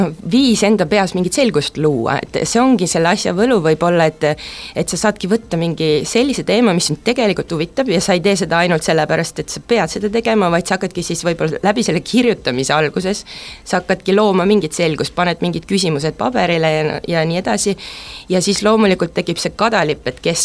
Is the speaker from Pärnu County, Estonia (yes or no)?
yes; Pärnu, Pärnu County, Estonia; also born or lived in Tallinn; Pärnu on mu kodulinn.